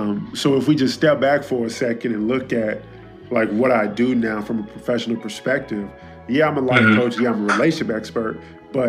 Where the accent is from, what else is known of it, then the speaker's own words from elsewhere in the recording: Dallas, Texas, United States; Yeah, I'm from Oak Cliff, man.